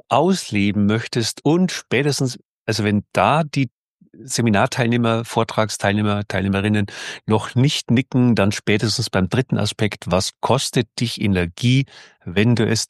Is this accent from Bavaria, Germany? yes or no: yes; Bavaria, Germany; Und da dachte ich mir, ja, ja, heißt bei uns in Bayern, leck mich an.